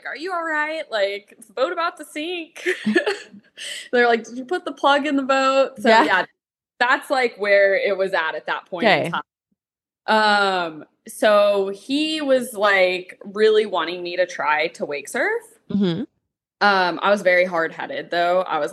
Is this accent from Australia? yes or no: no; Corpus Christi, Texas, United States; So I grew up down in Corpus Christi, Texas.